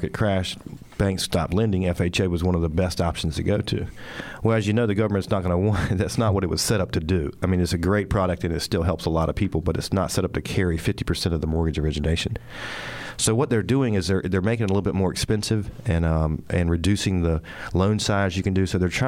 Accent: Wilmington, North Carolina, United States; A little bit about myself. I was born and raised in Wilmington. Actually went to college here at UNCW and graduated in finance from UNC Wilmington, the Cameron School of Business.

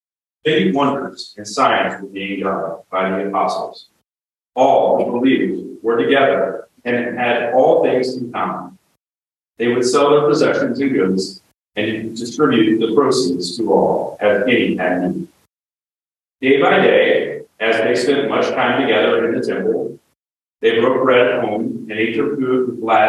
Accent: Missouri, United States; Growing up in Southeast Missouri, I knew church to be an important foundation for my family.

